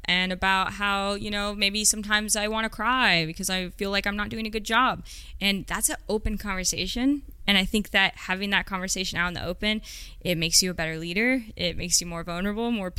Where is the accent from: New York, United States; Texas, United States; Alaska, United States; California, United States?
California, United States; Roseville; Yeah, so I grew up in Roseville.